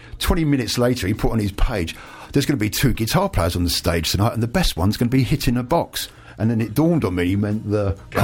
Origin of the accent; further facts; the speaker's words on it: London, United Kingdom; now in Worthing, United Kingdom; I'm from London. And I moved down to Worthing 6 years ago.